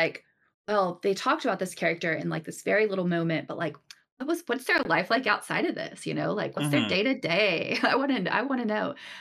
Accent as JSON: {"language": "English", "region": "Tennessee", "country": "United States", "tie": "born or raised there", "also_born_or_lived": "Texas", "moved": "as an adult", "lives_now": "Seattle, United States", "said": "I was born in Tennessee, and I lived there until I was 20, redacted. And then I moved to to Texas and lived there for 10 years until I was redacted. And then I moved up to Seattle."}